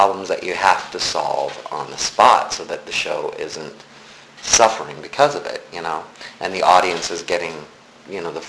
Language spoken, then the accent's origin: English; Nebraska, United States; I grew up in Nebraska. I grew up in a small town in Nebraska.